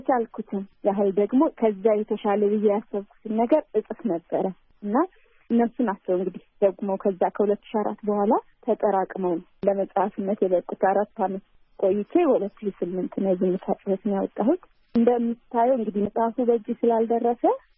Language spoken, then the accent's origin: Amharic; Debre Markos, Amhara, Ethiopia; እድገቴም ውልደቴም ጎጃም ደብረ ማርቆስ ከተማ ውስጥ ነው ተወልጄ የሚያደግኩት። ከ12ኛ ክፍል የተማርኩት እዛው ነው።